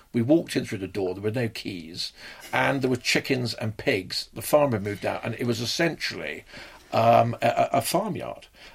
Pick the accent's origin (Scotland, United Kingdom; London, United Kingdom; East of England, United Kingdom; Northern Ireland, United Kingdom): London, United Kingdom; Islington; I came from Islington. We are Quakers.